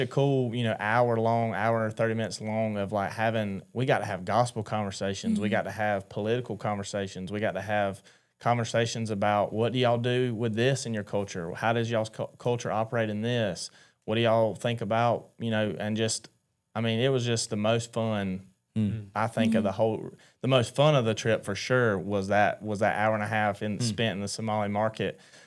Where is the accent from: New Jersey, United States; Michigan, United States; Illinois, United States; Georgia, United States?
Georgia, United States; like, "Oh, you're boy. From Georgia." And I'm like, "How do you know that?"